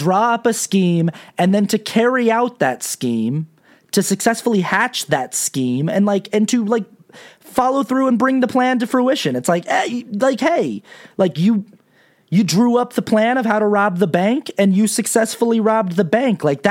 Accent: Salt Lake City, Utah, United States; I watch that show sometimes because I'm from Salt Lake City and like that's the only Real Housewives show I watch.

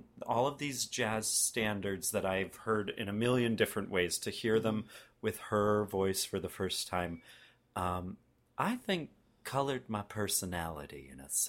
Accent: Texas, United States; Even though I was growing up in Texas, we had a lot of international people come through our house.

